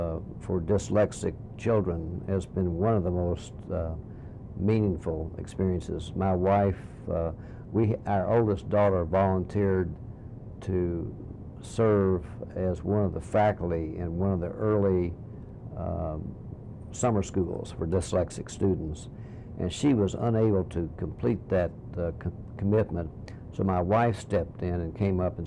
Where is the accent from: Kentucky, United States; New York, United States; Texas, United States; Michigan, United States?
Kentucky, United States; Lexington; Well, I was born in Lexington in 1930, the year of the Great Drought in Kentucky. Went to local school, University High School.